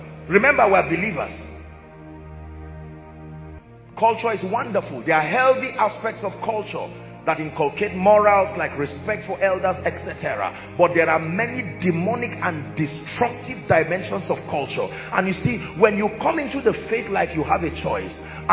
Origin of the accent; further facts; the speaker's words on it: Middle Belt, Nigeria; I come from the Middle Belt, for instance.